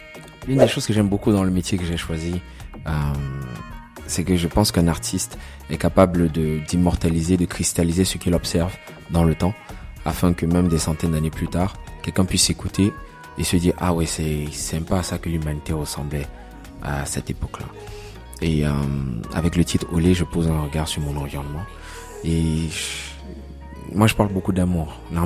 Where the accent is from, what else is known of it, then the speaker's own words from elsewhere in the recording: Cameroon; Il faut savoir que je viens du Cameroun.